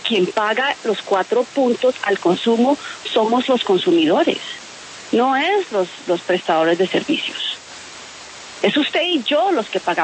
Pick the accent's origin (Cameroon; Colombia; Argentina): Colombia